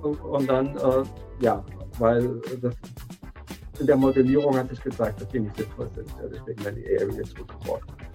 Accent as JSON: {"language": "German", "region": "Saarland", "country": "Germany", "said": "aus dem Osten, der Pfalzkreis, kurz vor der Pfalz und genau genommen in der Nähe von Homburg."}